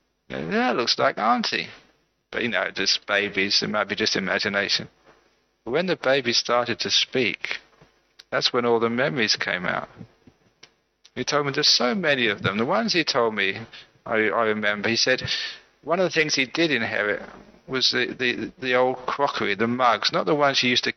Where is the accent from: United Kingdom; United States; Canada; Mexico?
United Kingdom; London; born there; I was born in London, and I became a Buddhist.